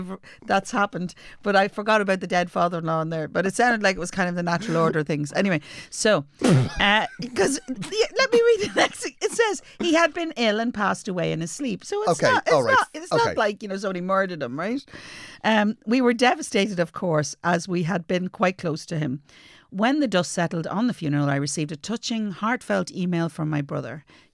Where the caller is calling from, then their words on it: New York, United States; So, I am a listener from New York State.